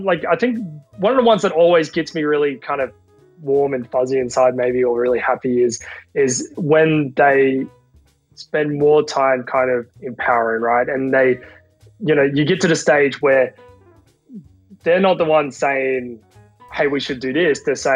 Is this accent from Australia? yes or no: yes; Australia; so I'm Australian, we're in Australia